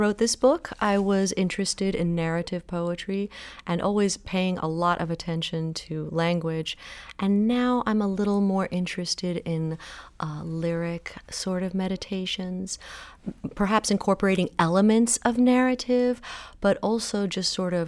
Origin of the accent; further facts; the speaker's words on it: Miami, Florida, United States; born there; I was born in Miami, yes.